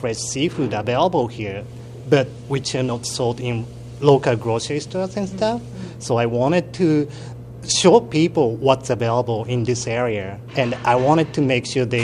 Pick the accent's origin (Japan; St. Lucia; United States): Japan; Tokyo; now in Prince Rupert, Canada; I grew up in Tokyo